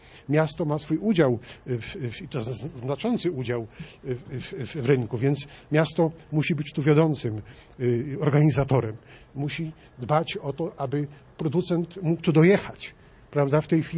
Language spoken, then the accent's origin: Polish; Sandomierz, Świętokrzyskie Voivodeship, Poland; ja jestem z Sandomierza, z przepięknej ziemi sandomierskiej